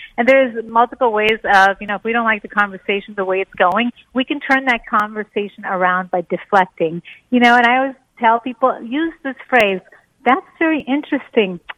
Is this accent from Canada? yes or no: yes; Montreal, Quebec, Canada; moved away as an adult; now in Brookfield, United States; I grew up in Montreal. I went to Concordia, then I went to McGill, and then I moved around quite a bit.